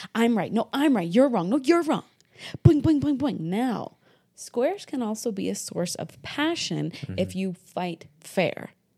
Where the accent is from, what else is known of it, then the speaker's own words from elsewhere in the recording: New England, United States; I was raised in New England on the Canadian border.